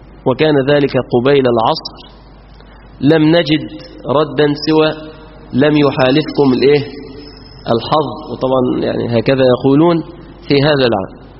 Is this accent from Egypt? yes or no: yes; Mansoura, Dakahlia, Egypt; يعني عندنا في المنصورة بيتردوا عن الصحابة يعني.